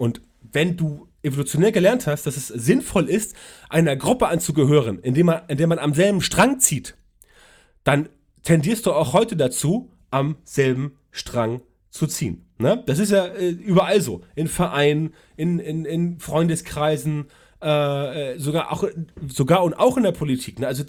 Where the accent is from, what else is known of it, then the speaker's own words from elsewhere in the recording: Hamburg, Germany; Ich komme aus Hamburg